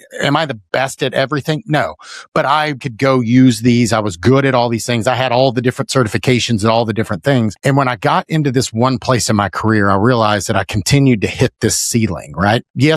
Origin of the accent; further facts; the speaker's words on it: Dallas, Texas, United States; And I grew up in Dallas. So there was a bookstore in Dallas, actually it was in Plano.